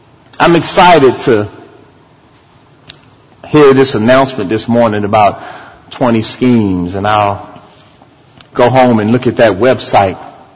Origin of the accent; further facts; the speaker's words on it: District of Columbia, United States; I grew up in near Washington, D.C. I grew up around concrete.